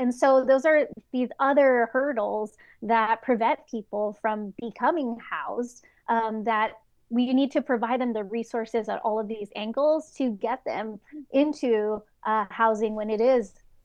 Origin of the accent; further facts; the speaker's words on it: Los Angeles, California, United States; I'm born and raised Highland Park, and I've seen what gentrification has done to my community